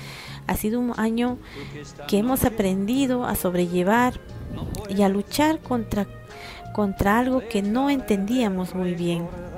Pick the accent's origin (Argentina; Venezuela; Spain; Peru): Peru; los maestros somos del Perú y el Perú siempre está unido